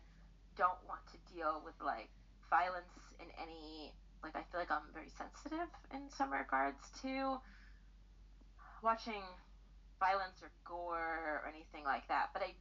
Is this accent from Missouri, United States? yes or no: no; New York City, New York, United States; Like, I grew up in a big city. I grew up in New York City.